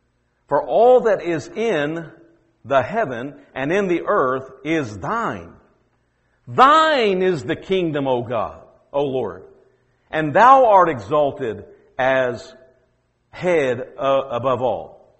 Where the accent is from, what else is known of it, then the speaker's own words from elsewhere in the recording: Louisiana, United States; Now, I don't know, I'm originally from Louisiana, and so when we say, we don't just say sing, we say sang.